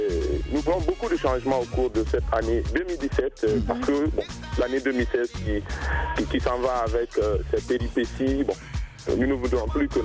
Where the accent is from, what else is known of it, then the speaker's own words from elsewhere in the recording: Guinea; en tant que Guinéen